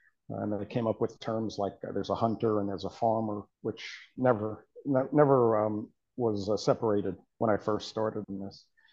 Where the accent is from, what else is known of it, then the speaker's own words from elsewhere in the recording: New Jersey, United States; also born or lived in New York; now in Atlanta, United States; Originally New York, grew up in New Jersey, and then about 20 years ago, moved down to the Atlanta area, where I live now.